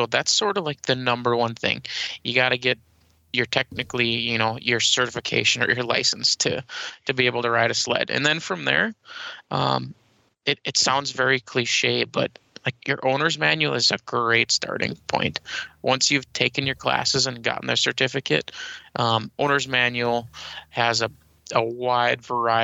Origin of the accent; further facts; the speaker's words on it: Minnesota, United States; I'm from Minnesota, been riding snowmobiles for 25 plus years and a lot of experience riding both here around the Midwest and out in the mountains.